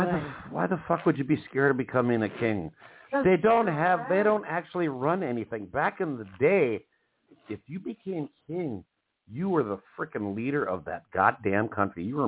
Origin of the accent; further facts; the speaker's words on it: Minnesota, United States; I remember when I grew up in Minnesota, your registration for your plates and stuff like that, you paid more if your car was newer.